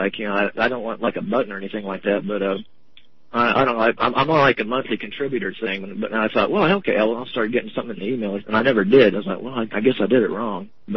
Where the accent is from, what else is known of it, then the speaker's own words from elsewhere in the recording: Oklahoma, United States; moved away; I'm from Oklahoma. That's where I spent my time in the States, which is one reason why I haven't been back in 10 years.